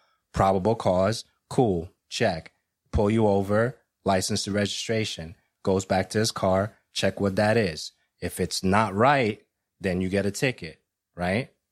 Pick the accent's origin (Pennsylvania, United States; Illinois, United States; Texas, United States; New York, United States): New York, United States; Brooklyn; growing up in Brooklyn, it was a chaos time. It was the 80s